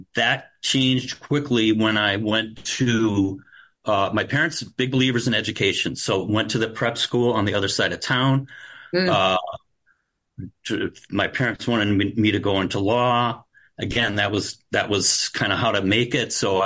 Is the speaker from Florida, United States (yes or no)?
no; Milwaukee, Wisconsin, United States; Where I'm from, Milwaukee, Wisconsin, the poor side